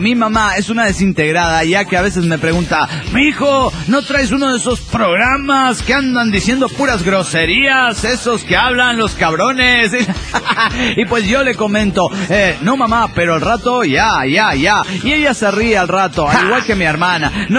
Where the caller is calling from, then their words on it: Trelew, Chubut, Argentina; el argentino de Trelew, Argentina.